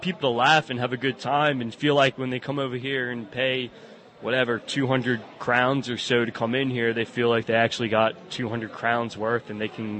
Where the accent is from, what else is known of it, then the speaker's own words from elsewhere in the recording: Louisiana, United States; Well, I'm from Louisiana. So I'm surrounded by all sorts of rednecks or whatever you want to call them.